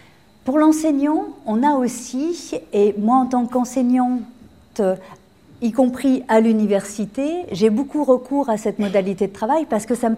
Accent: France; Je suis française à la base, hein, mais petit lavage de cerveau en passage.

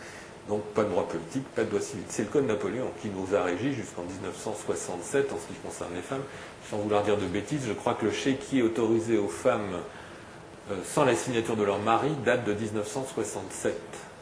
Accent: Paris, Île-de-France, France; je suis parisien d'origine, je peux le dire

